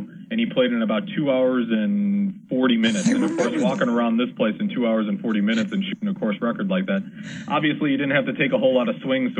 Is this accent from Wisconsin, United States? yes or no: no; Chicago, Illinois, United States; You know, I'm from Chicago, so of course all those poor folks in Chicago that are sitting there with maybe 5 degree weather